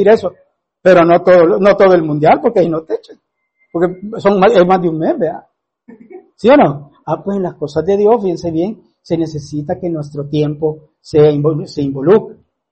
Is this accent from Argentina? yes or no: yes; Argentina; ¿y usted es argentina? Ah, sí, le dije, yo soy argentino.